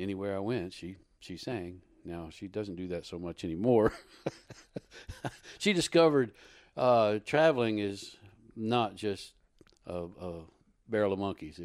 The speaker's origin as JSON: {"language": "English", "town": "Kingston", "region": "Tennessee", "country": "United States", "tie": "born or raised there", "also_born_or_lived": "Cleveland, Tennessee", "said": "Well, I'm from East Tennessee. I grew up in a little town called Kingston, probably about the size of Alexandria, 4,000 or 5,000 folks."}